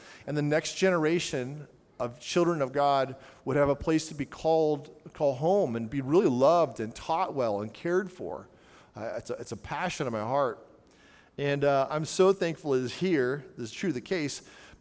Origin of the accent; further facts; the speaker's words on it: Palmdale, California, United States; moved away; I'm from the desert in California, a place called Palmdale. And so I'm from Palmdale. I'm married into an Ohio girl. I've been in Ohio for 15 years now.